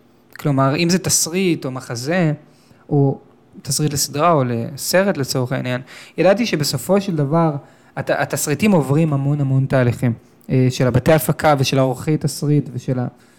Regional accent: Tel Aviv, Tel Aviv District, Israel; גדלתי בתל אביב, גדלתי בצפון תל אביב, והייתי ילד מאוד מאוד ביישן.

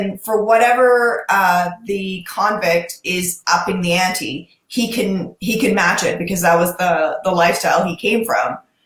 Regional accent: Guyana; first language Guyanese Creole; So as a kid growing up, that happened to me all the time when people would like say a word and it's, and I'm interpreting it through the Guyanese filter and it is so not that.

